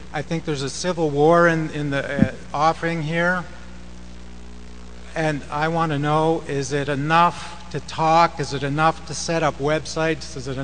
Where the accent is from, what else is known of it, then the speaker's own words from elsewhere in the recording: Canada; I'm Canadian